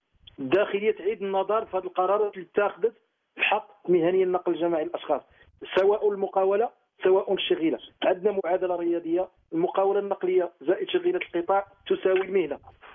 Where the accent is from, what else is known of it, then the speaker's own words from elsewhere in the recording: Morocco; نحن كمواطنين مغاربة عبرنا عن روح المواطنة